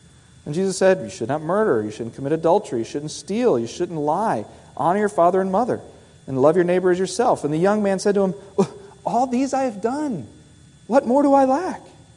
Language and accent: English; Virginia Beach, Virginia, United States; I grew up in Virginia Beach, and we would vacation in the Outer Banks of North Carolina. I lived at the beach, I vacationed at a different beach.